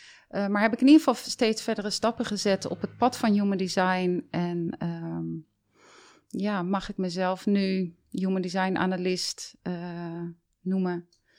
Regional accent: Leidschendam, South Holland, Netherlands; also born or lived in Delft; ik ben dus geboren in Delft, heb daar maar kort gewoond. Leidschendam ben ik opgegroeid in een ondernemersgezin, ondernemersfamilie eigenlijk.

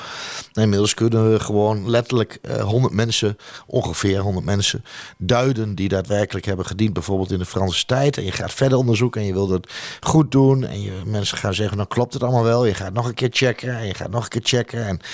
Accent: Almelo, Overijssel, Netherlands; 54 jaar, twee dochters, vriendin. En geboren en getogen in Almelo en mijn hart ligt ook bij Almelo.

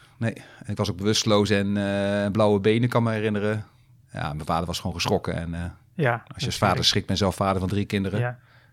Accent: Zeist, Utrecht, Netherlands; Ik kom uit Zeist.

